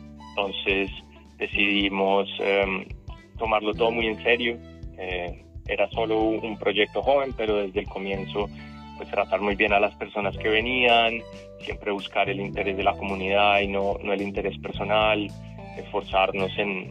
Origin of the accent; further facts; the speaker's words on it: Colombia; moved away as an adult; now in Australia; Yo soy originario de Colombia, había jugado fútbol allá muchas veces, y al migrar a Australia participé con varios clubes